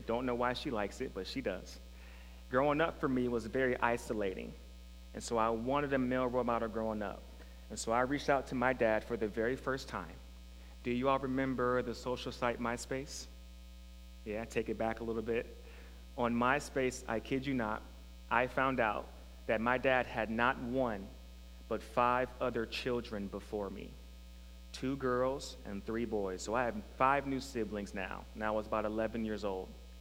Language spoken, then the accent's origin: English; Fort Wayne, Indiana, United States; I grew up in Fort Wayne on the south side of that city, and my environment was very negative.